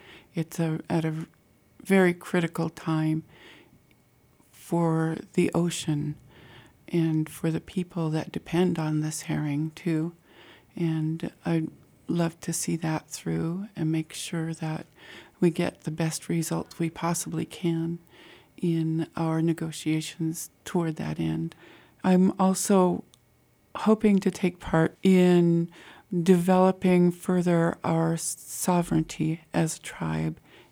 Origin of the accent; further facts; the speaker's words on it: Sitka, Alaska, United States; I was born and raised in Sitka. I am child of Kixuddy Point House of Sitka.